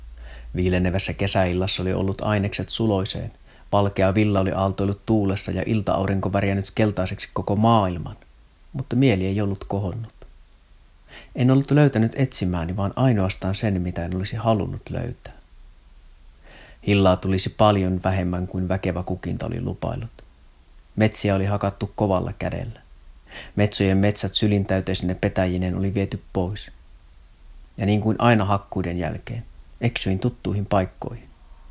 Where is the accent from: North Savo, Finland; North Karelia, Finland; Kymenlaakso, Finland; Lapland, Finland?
Lapland, Finland; Tornio; now in Sweden; Minut kasvatettiin lapsuuteni Torniossa rajattomaan rajaan.